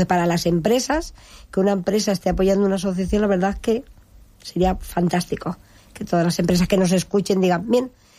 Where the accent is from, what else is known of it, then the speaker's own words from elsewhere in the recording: Altea, Valencian Community, Spain; es mi pueblo, que es Altea.